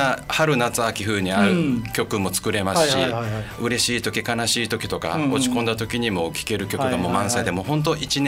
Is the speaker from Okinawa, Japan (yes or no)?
yes; Tomigusuku, Okinawa, Japan; はい、那覇の隣の豊見城市です。